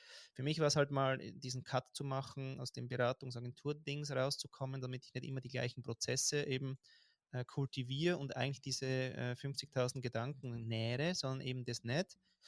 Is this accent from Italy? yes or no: no; Austria; weil ich war so im Wadel, wenn man in Österreich sagt, wo ich herkomme, schön im Wadel verbissen